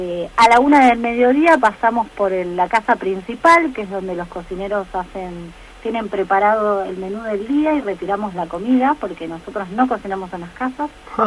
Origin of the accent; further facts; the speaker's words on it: Buenos Aires, Argentina; las cuatro chicas que estamos en la radio somos todas de Buenos Aires, de distintas partes de Buenos Aires.